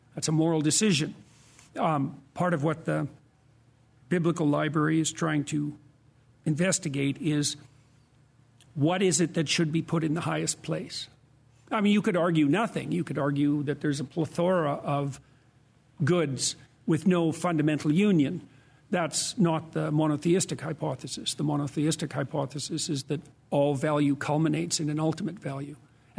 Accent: Canada; Well, first of all, as you pointed out, I'm Canadian, so just that in itself.

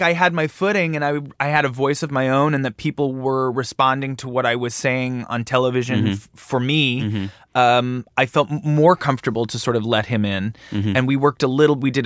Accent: Canada; I think growing up in Canada

